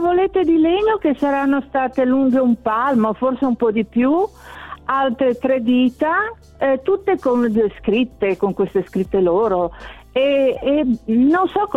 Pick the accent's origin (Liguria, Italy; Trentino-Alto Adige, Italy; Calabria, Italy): Liguria, Italy; Genoa; now in Albissola, Italy; sono genovese, adesso mi sono trasferita ad Albissola e vivo sul mare.